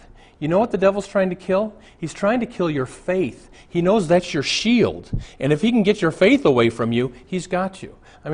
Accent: Omaha, Nebraska, United States; I went to Omaha, my hometown.

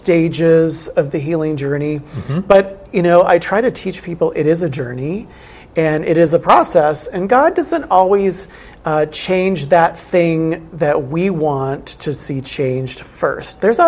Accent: North Dakota, United States; I grew up in Western North Dakota, went to a small little country Lutheran church on the prairie.

